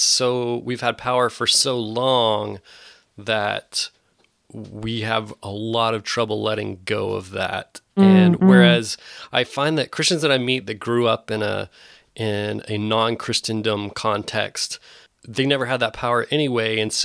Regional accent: Bible Belt, United States; For me, growing up in the Bible Belt, it's kind of like, well, you know, that's what everybody does, you know?

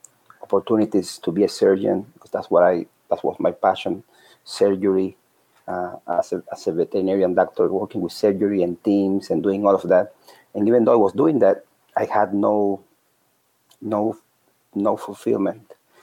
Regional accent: Cuba; English is a second language; now in United States; I came from Cuba. I was only 4 months in Christ. And when I came to the United States, December 5th, 2001, I just went to the Methodist Church here in the United States to learn English.

